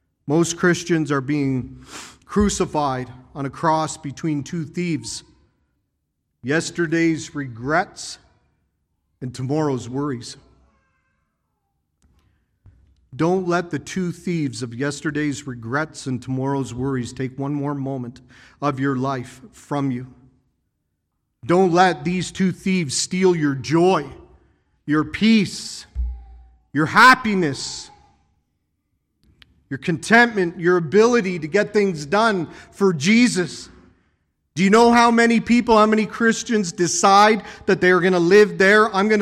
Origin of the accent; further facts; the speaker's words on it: Prince Edward Island, Canada; You go home to my hometown, Surrey, Prince Edward Island, and you say to people